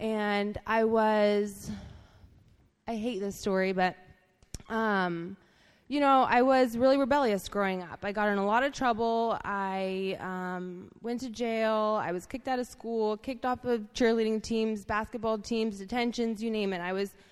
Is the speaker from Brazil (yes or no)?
no; Florida, United States; I grew up mostly in Florida. My parents were separated, and my mother was a single mom.